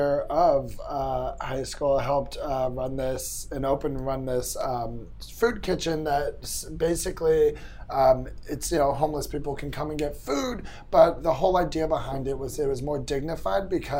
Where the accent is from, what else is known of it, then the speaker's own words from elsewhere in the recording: Boston, Massachusetts, United States; my dad lives in New York and we grew up in Boston